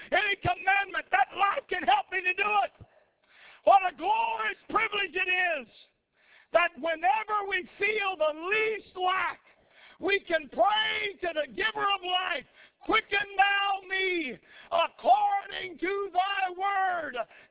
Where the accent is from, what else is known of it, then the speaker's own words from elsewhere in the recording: Missouri, United States; But I've not seen any of it, and I'm from Missouri, and I want to see it.